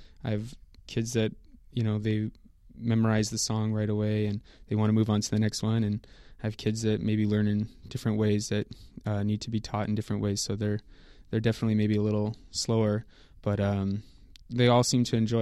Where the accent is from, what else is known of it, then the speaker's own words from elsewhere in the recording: Las Vegas, Nevada, United States; moved away as an adult; also born or lived in Italy; Yeah, I grew up in Las Vegas, originally from Italy, but my mom's side is American, so we moved to America where my grandma lived in Las Vegas.